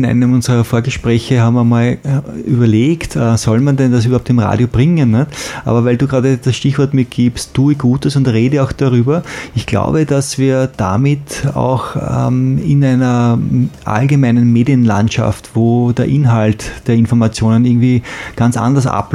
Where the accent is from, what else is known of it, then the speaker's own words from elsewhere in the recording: Austria; Ich bin aus Österreich.